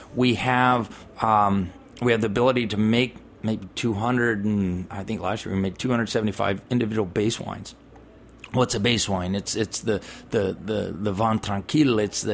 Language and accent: English; California, United States; I don't say that just because I'm from California.